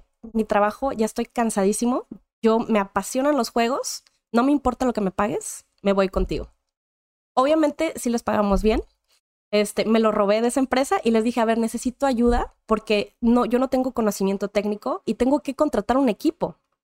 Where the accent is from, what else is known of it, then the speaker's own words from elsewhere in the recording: Monterrey, Nuevo León, Mexico; born there; Yo soy nacida originaria de Monterrey, Nuevo León, México